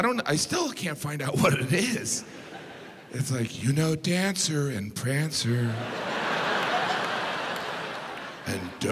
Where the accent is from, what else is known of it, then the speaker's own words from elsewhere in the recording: United States; it was strange as an American to realize every other country on the planet was wrong.